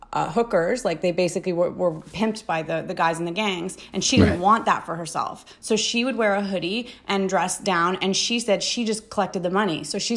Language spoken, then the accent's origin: English; Ontario, Canada; I didn't grow up in the, you know, north end of Paris, but I grew up in Northern Ontario.